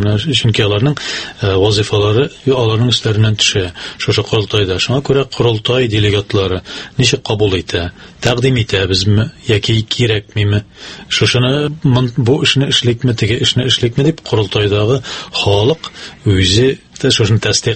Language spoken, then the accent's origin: Tatar; Oly Tarkhan, Tatarstan, Russia; born there; Мен иң беренче үзем туым белән Тәтеш районыннан Олы Тархан дип аталган авылдан